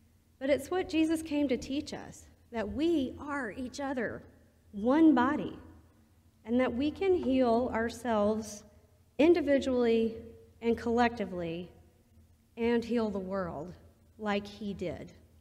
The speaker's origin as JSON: {"language": "English", "region": "the South", "country": "United States", "said": "let go of some of the good Southern Christian girl deeply embedded in me, even though I was raised in the Episcopal Church."}